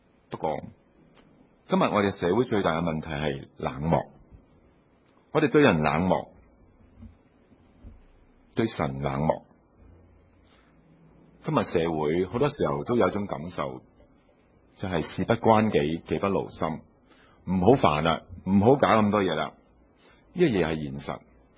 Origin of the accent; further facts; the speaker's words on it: Guangdong, China; 就好像我们广东人讲话顺德人